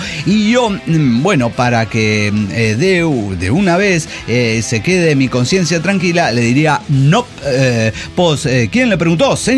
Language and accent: Spanish; Mexico; Ah, güey, es que soy mexicano, güey.